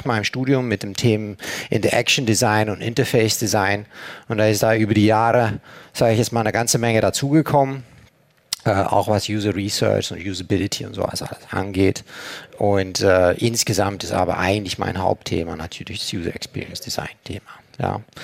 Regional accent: Belgium; now in Germany; Ich selbst bin Belgier. Ich wohne schon seit 20 Jahren fast jetzt in Deutschland.

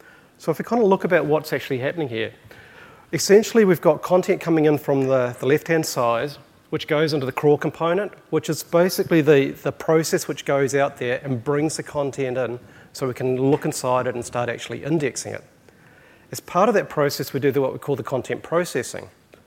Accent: Auckland, New Zealand; I am a Kiwi, so I'm a true blue Kiwi. In fact, I'm actually an Aucklander, so one of the few Aucklanders that are here.

